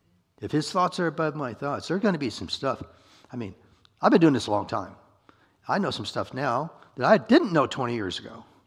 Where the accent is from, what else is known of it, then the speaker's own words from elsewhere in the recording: Iowa, United States; I said, I'm from Iowa, man.